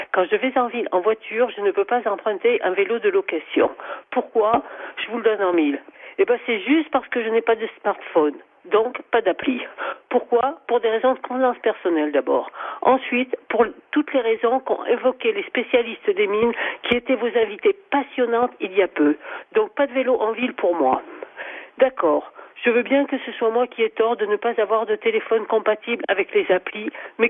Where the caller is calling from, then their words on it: Auvergne-Rhône-Alpes, France; du Puy-de-Dôme